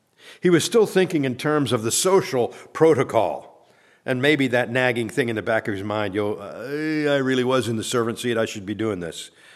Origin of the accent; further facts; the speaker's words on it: Ephrata, Pennsylvania, United States; we did a combined retreat with Reformed Presbyterian Church in my hometown in Ephrata, Pennsylvania